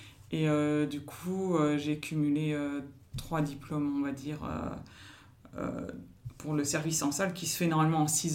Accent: Nantes, Pays de la Loire, France; also born or lived in Bordeaux; jusqu'à mes 5 ans, mes 18 ans à Nantes. Mais mes parents sont plutôt de la région de l'Auvergne.

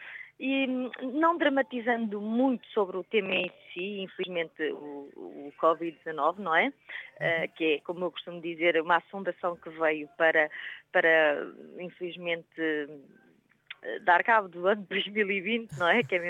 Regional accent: Águeda, Aveiro, Portugal; eu comecei na música com 9 anos, a cantar num grupo aqui de Águeda, eu sou de Águeda, Portugal

